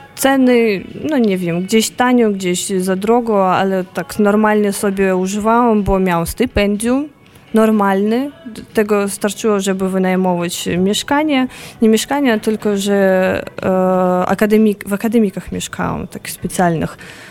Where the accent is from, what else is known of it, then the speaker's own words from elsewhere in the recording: Kazakhstan; Polish is a second language; now in Poland; mam polskie pochodzenie, ale jestem z Kazachstanu. Dostałam bezpłatnie studia w Polsce